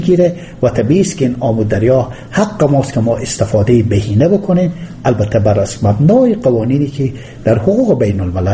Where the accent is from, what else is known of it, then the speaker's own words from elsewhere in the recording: Afghanistan; born there; در افغانستان واقعیت است که توسعه اقتصادی هم هست. در زادگاه من 400 کمپانی تولیدی وجود داره